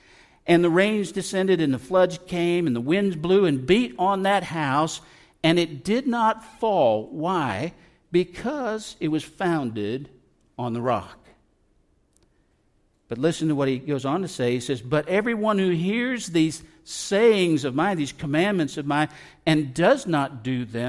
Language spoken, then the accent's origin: English; California, United States; and I grew up in Southern California, by the way